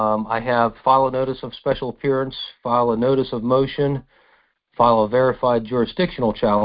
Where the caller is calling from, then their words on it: Pennsylvania, United States; I'm from Pennsylvania.